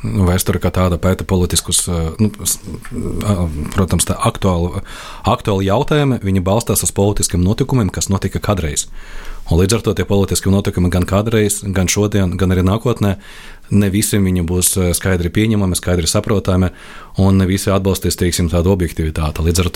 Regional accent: Iecava, Bauska Municipality, Latvia; es nāku no Iecavas, kur Krievu iedzīvotāju skaits bija salīdzinoši liels, teiksim, priekš Latvijas tādas provinces

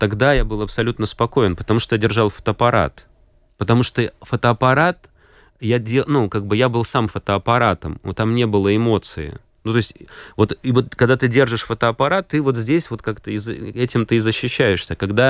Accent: Latvia; и я фотограф из Латвии.

